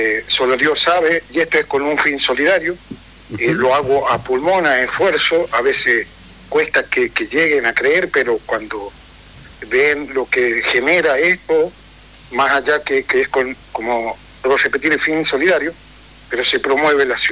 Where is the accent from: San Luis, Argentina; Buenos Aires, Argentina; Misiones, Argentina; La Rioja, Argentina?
La Rioja, Argentina; Chañar; Yo soy de Chañar, vamos a llevar a ayudar a gente de Chañar.